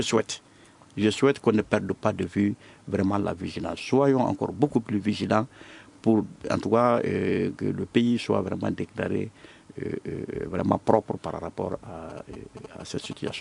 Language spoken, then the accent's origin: French; Kéniéba, Kayes, Mali; Je suis de Kenyeba.